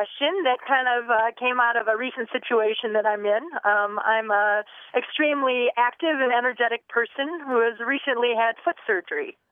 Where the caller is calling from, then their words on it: Traverse City, Michigan, United States; I'm calling today from Traverse City, Michigan.